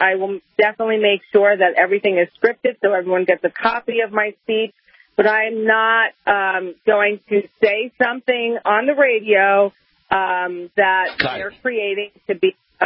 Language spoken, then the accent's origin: English; Brooklyn, New York, United States; I'm a Brooklyn girl. I'm a New Yorker. We speak the truth.